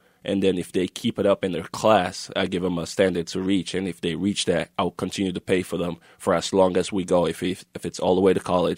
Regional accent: Kenema, Eastern Province, Sierra Leone; I'm from Kenema, which is a small town. You know, after all the civil war in Sierra Leone, a lot of people go back there and try to help out in different ways

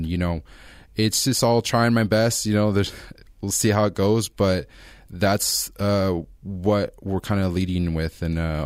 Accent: Guadalupe, California, United States; growing up in Guad, I didn't stay in Guad. Like I said, I went to Orchid schools

